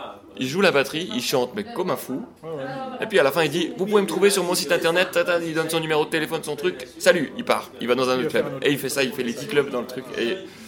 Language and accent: French; Switzerland; quand je lui dis qu'on vient de Suisse